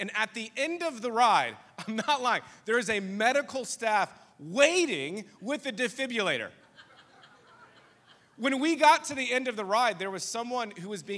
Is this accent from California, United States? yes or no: no; Norfolk, Virginia, United States; I'm from Norfolk, Virginia. I'm not scared, okay, of roller coasters.